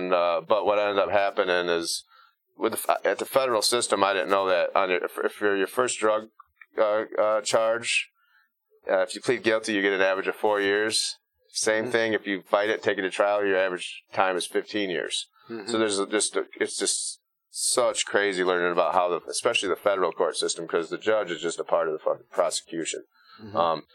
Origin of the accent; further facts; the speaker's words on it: Dansville, New York, United States; My buddy, I grew up in Dansville, and, my best friend was doing 11 years there